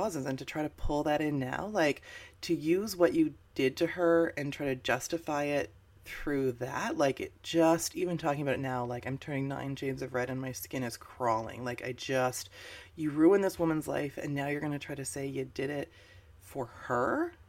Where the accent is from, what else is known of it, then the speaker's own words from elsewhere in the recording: Canada; I'm Canadian.